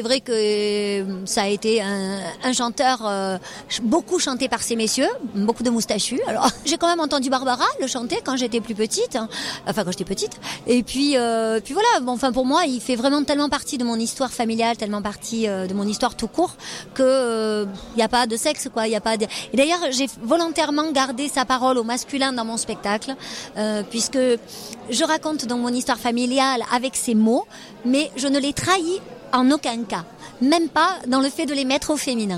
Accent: Marseille, Provence-Alpes-Côte d'Azur, France; born there; je suis née à Marseille, de grands-parents venus, alors du côté maternel, 100% espagnol. Ils sont tous les deux venus d'Espagne, ils se sont connus d'ailleurs à Marseille. Et du côté paternel, mon grand-père italien est parti en Corse

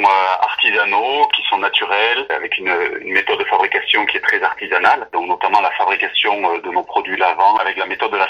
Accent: Provence-Alpes-Côte d'Azur, France; ils n'ont pas la chance d'être chez nous en Provence

